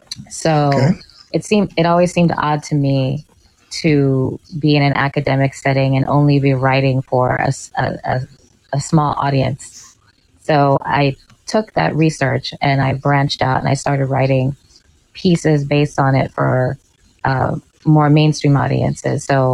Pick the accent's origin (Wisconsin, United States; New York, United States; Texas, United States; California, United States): New York, United States; Long Island; So even though I was at, you know, growing up in Long Island and whatnot, we were going back and forth to the city all the time